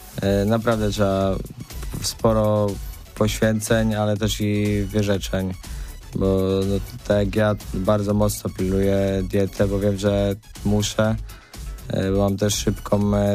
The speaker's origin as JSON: {"language": "Polish", "town": "Warsaw", "region": "Masovian Voivodeship", "country": "Poland", "tie": "born or raised there", "said": "ja przede wszystkim wychowałem się też w Warszawie i dużo zawsze pracowałem przy sprzęcie sam."}